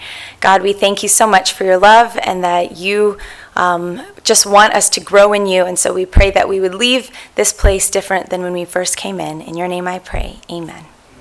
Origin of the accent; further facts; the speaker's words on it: Berrien Springs, Michigan, United States; born there; I actually grew up in a pastor's home. I was born in Berrien Springs, Michigan, which you can't really get more Adventist than that.